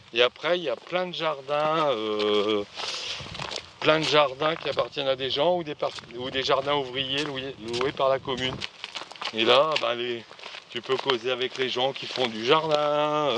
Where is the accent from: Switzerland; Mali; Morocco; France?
France; Clermont-Ferrand, Auvergne-Rhône-Alpes; Oui, moi je venais comme je suis né à Clermont. J'ai toujours vécu à Clermont. Je venais jouer là, ouais, à 12 ans, je venais là.